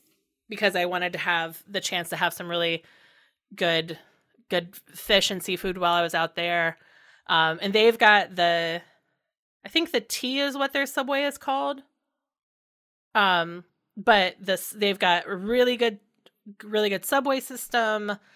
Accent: Indiana, United States; I grew up in Indiana, and so that summer in San Francisco was my first time like living in a big city

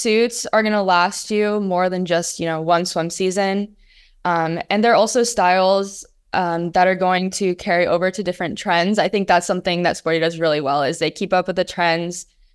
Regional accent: Sarasota, Florida, United States; we actually got to do the shoot in my hometown, Sarasota.

